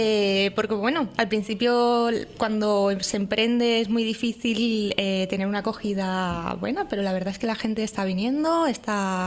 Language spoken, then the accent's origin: Spanish; Valencia, Valencian Community, Spain; Yo que vengo de Valencia, he estado tanto tiempo en Valencia